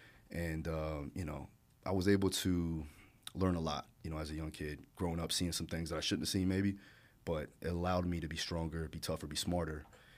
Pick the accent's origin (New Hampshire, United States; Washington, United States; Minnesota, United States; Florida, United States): Florida, United States; also born or lived in Hawaii; I guess because I've lived there all my life, you know, and before that I was born in Hawaii. So, again, that's more tropical. And then moving over into Florida